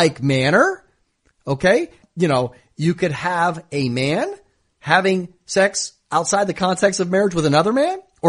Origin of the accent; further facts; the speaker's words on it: United States; obviously I come from the United States and our mentality there is very different.